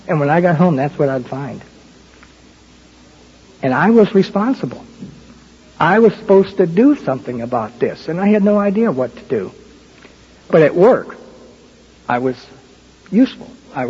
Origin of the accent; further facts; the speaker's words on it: Detroit, Michigan, United States; Then I got a job offer to move back to Detroit, my hometown, and we took that, and we moved back to Detroit